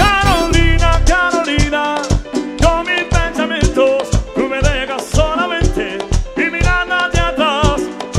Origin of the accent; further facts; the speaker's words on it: Dominican Republic; Yo que soy dominicano y que siempre he vivido aquí toda la vida, me han propuesto vivir en Miami, Puerto Rico, en Colombia y hasta en México. Y nunca me he desprendido.